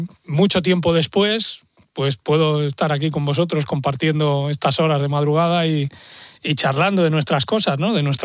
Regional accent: Barcelona, Catalonia, Spain; Todo esto es en Barcelona, que es donde yo nací, en mi barrio.

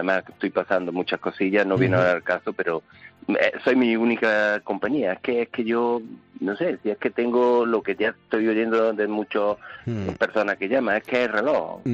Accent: Córdoba, Andalusia, Spain; ¿Qué voy a decir yo que soy de Córdoba?

